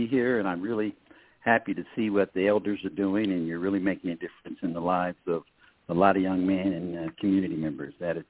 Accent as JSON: {"language": "English", "town": "Sacramento", "region": "California", "country": "United States", "tie": "born or raised there", "said": "I was born and raised in the Del Paso Heights community of Sacramento, raised on the corner of Belden and North Avenue"}